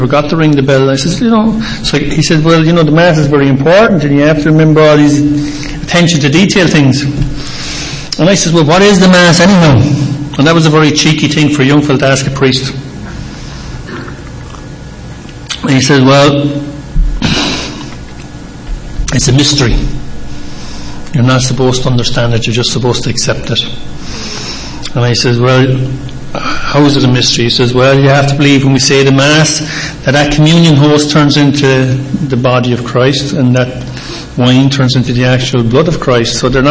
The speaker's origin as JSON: {"language": "English", "town": "Cork", "region": "Munster", "country": "Ireland", "tie": "born there", "said": "Essentially, I was born in Cork in Southern Ireland. Now, I had a large family. I have 9 brothers. I have 3 sisters."}